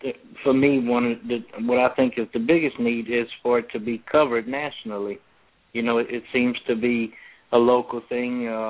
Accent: Napoleonville, Louisiana, United States; Yes, I'm born and raised in Assumption Parish in Napoleonville, which is probably about 15 miles from Bayou Corn.

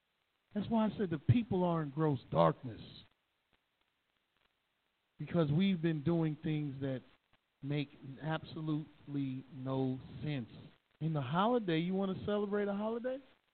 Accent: New York, United States; I know when I was growing up in New York, they because firecrackers and fireworks were illegal in New York unless you're a professional.

